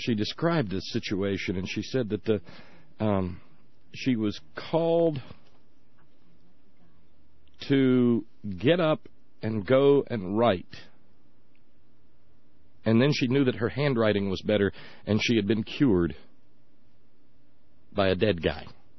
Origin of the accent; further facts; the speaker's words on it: the South, United States; and I grew up in the South. I've seen this.